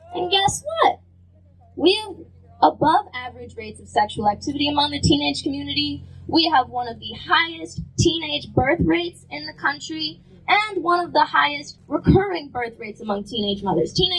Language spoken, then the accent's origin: English; Texas, United States; I'm from Texas.